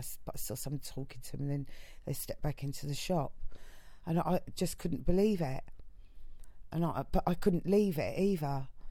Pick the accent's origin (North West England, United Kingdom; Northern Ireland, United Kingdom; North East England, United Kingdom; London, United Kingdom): London, United Kingdom; I love my area. I love being a Londoner.